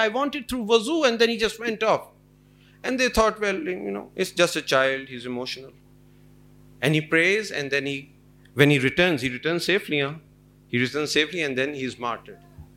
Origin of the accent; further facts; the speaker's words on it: Pakistan; because I'm from Pakistan, whenever we talk about Pakistan, oh, Pakistanis are, you know, this and that.